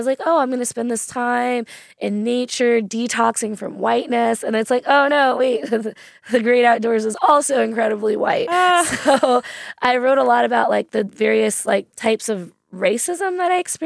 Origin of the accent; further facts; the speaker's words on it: Fern Creek, Kentucky, United States; and I grew up in Fern Creek. And at the time, there was a big parking lot behind our house.